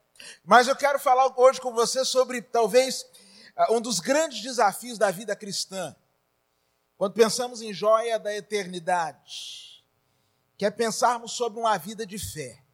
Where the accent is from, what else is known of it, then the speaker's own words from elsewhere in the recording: Maceió, Alagoas, Brazil; E sou lá de Maceió. Lugar maravilhoso, gente.